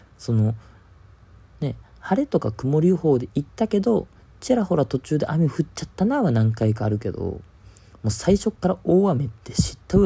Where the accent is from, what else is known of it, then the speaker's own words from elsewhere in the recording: Adachi, Tokyo, Japan; 足立区の花火大会、秋島の花火大会ですね、うちの地元の方のとか